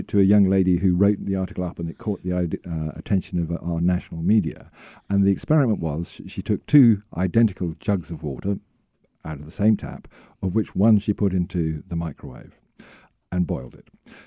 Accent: United Kingdom; Being very British, I have an electric kettle.

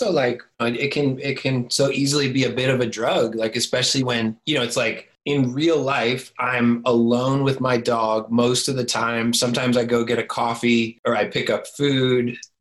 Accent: Florida, United States; Cause I moved back to my hometown in Florida and it's really sleepy and simple

